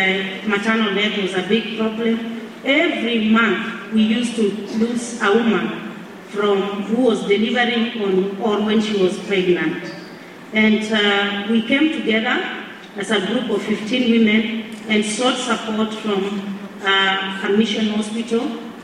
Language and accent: English; Kenya; I'm from Kenya.